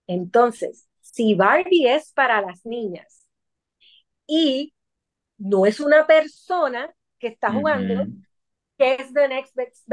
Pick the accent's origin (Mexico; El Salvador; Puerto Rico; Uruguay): Puerto Rico; Como pues tú y yo, que venimos de Puerto Rico